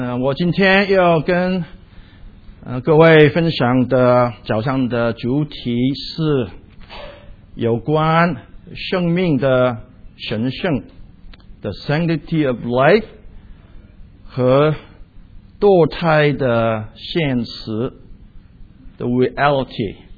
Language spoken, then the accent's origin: Chinese; China; 一个婴孩生出来的时候，我们中国人说劝他几岁？